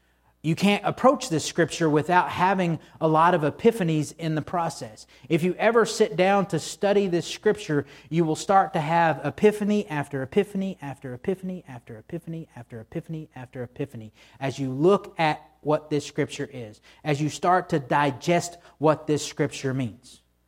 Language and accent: English; the South, United States; So I know, growing up in the South, there's y'all, yuns, y'alls, you know, and yous from Michigan